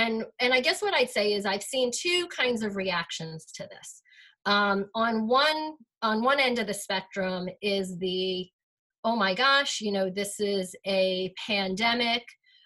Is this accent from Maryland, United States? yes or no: yes; Ellicott City, Maryland, United States; So I have lived in this county my entire life. I was born and raised in Ellicott City.